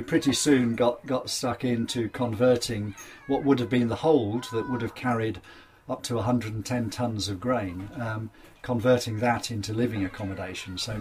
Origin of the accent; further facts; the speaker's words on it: Doncaster, Yorkshire and the Humber, United Kingdom; born there; because I was born in Doncaster, when I came across Humber Keels, I thought this is ideal